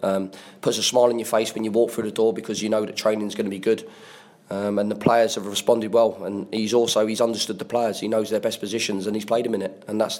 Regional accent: Watford, East of England, United Kingdom; Watford, again, my hometown I grew up with.

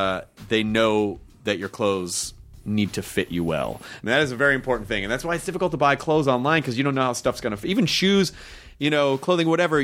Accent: Pittsburgh, Pennsylvania, United States; Hey, I'm from Pittsburgh. Land of the Tulls.

